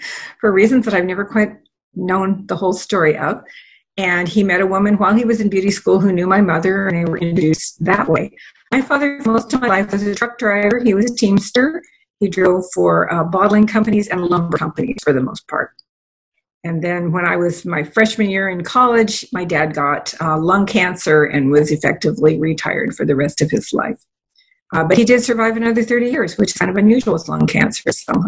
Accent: Beaverton, Oregon, United States; I didn't actually grow up in Portland. I was born here, but I was raised in Beaverton in a GI Bill house out on originally a gravel street in Beaverton when Beaverton was tiny, like 3,000 people.

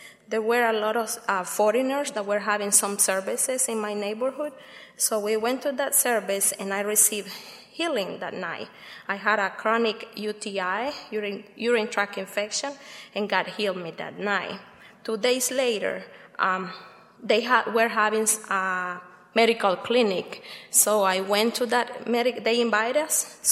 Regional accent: Nicaragua; English is a second language; I'm from Nicaragua, and it's a privilege to be here.

